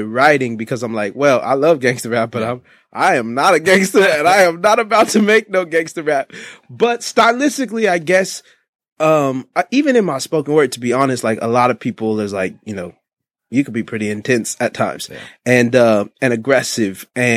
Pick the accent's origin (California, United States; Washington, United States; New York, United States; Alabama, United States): California, United States; Long Beach; At the time that I was growing up in Long Beach specifically, you know, some of the West Coast was running.